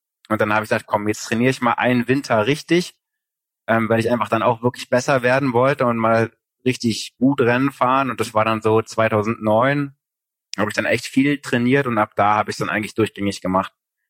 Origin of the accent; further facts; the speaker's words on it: East Germany, Germany; ich komme halt aus Ostdeutschland